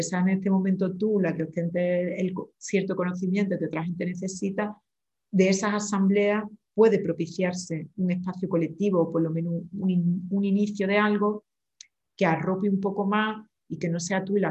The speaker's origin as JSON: {"language": "Spanish", "town": "Seville", "region": "Andalusia", "country": "Spain", "said": "aunque yo soy de Sevilla"}